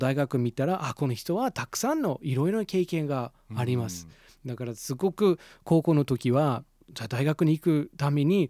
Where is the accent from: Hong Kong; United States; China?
United States; Japanese is a second language; now in Japan; で僕はアメリカ人だから経験してないんですけど